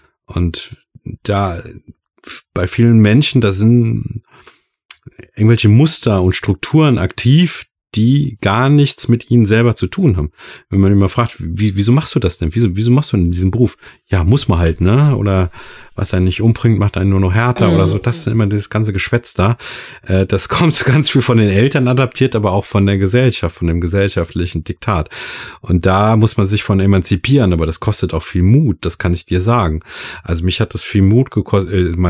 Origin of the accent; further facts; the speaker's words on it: Rhineland-Palatinate, Germany; ich komme ja auch aus dem Westerwald und ich habe damals schon immer mich total für Natur interessiert, weil ich bin auch ohne Fernseher groß geworden, ohne Medien, und war eigentlich den ganzen Tag draußen im Wald